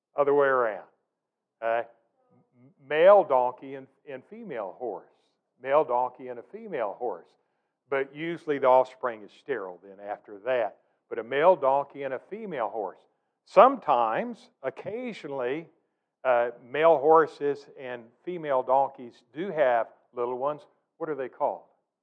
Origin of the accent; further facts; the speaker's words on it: San Antonio, Texas, United States; When I was a youngster growing up in San Antonio, Robin and I are both San Antonio natives.